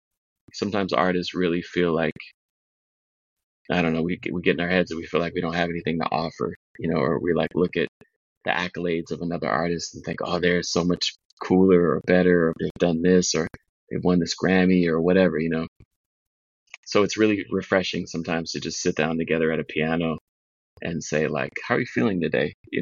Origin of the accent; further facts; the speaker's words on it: Minneapolis, Minnesota, United States; I'm from the Midwest, you know, as well. from a city that most Americans don't know where it is that I've met. You know, they if I say … then they're, oh, yeah, that's where … is from. But they don't know where Minneapolis actually is